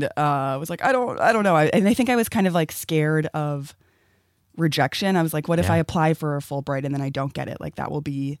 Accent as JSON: {"language": "English", "town": "Los Angeles", "region": "California", "country": "United States", "tie": "born or raised there", "said": "I grew up in Koreatown, so I wasn't even a Silver Lake kid"}